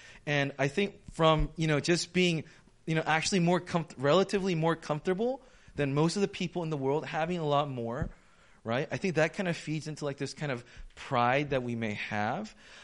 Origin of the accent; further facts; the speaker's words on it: United States; Because we're American and, you know, they're Filipinos